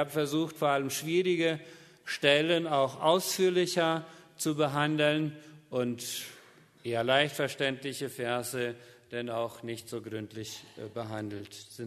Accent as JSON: {"language": "German", "country": "Paraguay", "tie": "born or raised there", "first_language": "Plautdietsch", "second_language": "German", "moved": "as an adult", "lives_now": "Switzerland", "said": "Ich bin in Paraguay aufgewachsen, Südamerika, in einer Mennonitenkolonie mit Plattdeutsch als Muttersprache. Bin dann 89 in die Schweiz gekommen, nach Basel zum Studium der Theologie"}